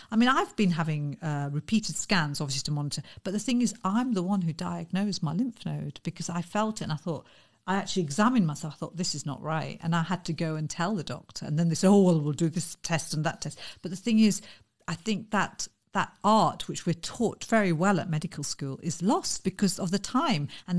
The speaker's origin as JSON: {"language": "English", "country": "United Kingdom", "tie": "born or raised there", "said": "because I'm Indian as well as British, because I was born and bred here"}